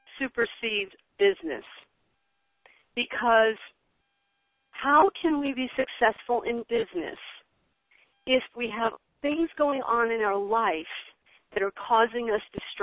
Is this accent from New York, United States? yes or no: yes; Long Island, New York, United States; I'm from Long Island